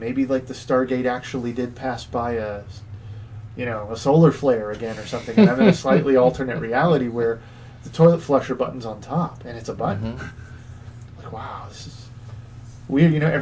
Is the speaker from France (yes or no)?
no; United States; I mean, I'm an American and I'm uncouth.